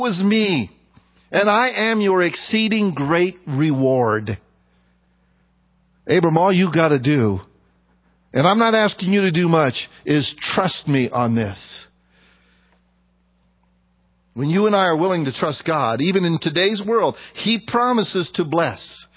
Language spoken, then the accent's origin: English; Arizona, United States; I come from Arizona and man, it's hot here in Thailand.